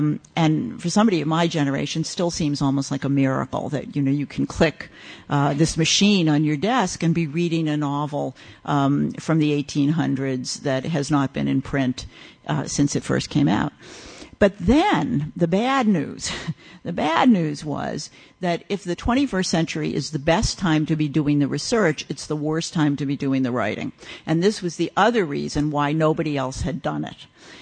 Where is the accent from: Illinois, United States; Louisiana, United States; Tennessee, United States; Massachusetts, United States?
Massachusetts, United States; Boston; And I'm a Bostonian by birth. I grew up in the absolute heartland of American literature and culture.